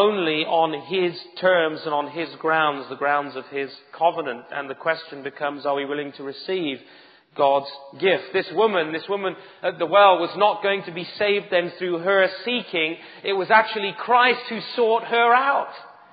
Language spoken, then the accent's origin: English; United Kingdom; because I'm British, you haven't got one of those there